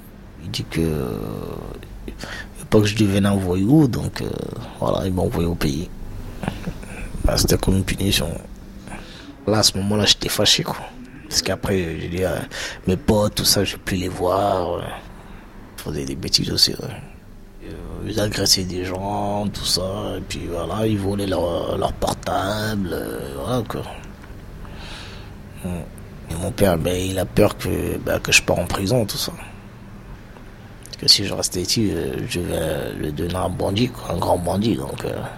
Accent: Île-de-France, France; j'ai 31 ans. Mon enfance, j'étais dans les Yvelines. Moi, j'habitais dans une résidence.

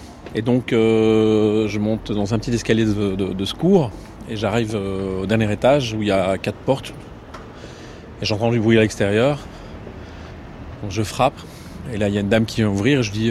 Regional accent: Belgium; En fait, donc moi je suis belge

